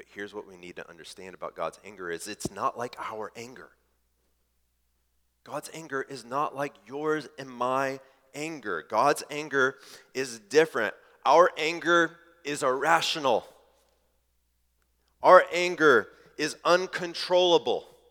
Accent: Midwest, United States; I mean, we're from the Midwest, for crying out loud, right?

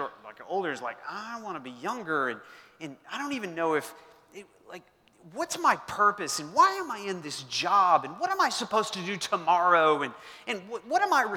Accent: Lawton, Oklahoma, United States; So I grew up in Southwest Oklahoma. And that's just kind of a barren place.

